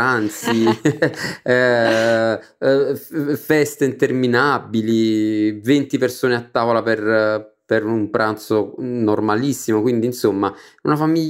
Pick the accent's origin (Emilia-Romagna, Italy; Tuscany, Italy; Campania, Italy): Campania, Italy; Naples; io sono un napoletano verace. Sono nato a Napoli, nei pressi di Posillipo, diciamo, quindi sono proprio originario di Napoli. E la mia famiglia è una famiglia molto tradizionale.